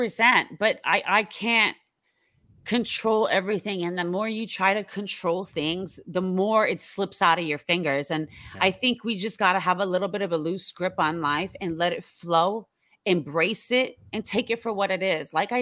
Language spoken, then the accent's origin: English; Iran; Even though I'm from Iran